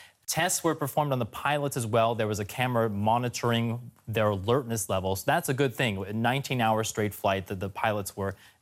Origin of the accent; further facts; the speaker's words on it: California, United States; I'm from California. We're used to this kind of long flight.